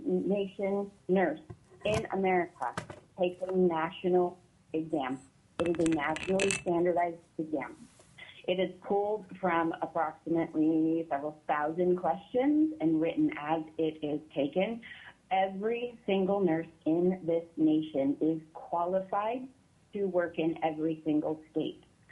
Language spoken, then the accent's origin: English; Wyoming, United States; I am from Wyoming.